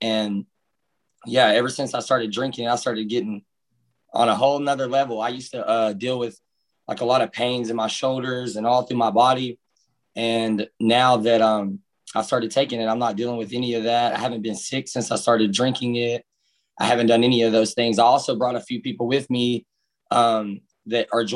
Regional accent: Texas, United States; I'm from East Texas. … I love it.

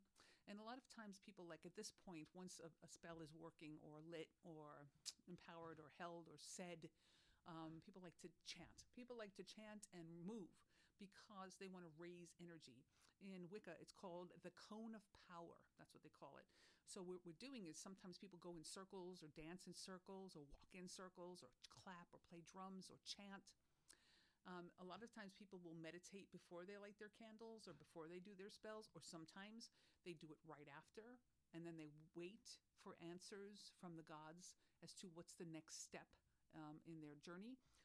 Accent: United States; I'm just throwing a million ideas in the soup because I'm an American.

